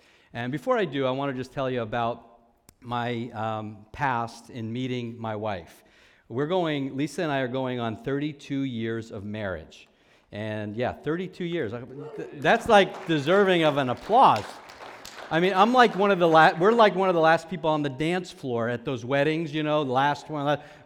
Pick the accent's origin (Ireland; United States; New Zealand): United States; New York; accent: New York; I'm a New Yorker. I'm from Long Island. Right now, this is how I normally speak, but I'm changing my accent for you today.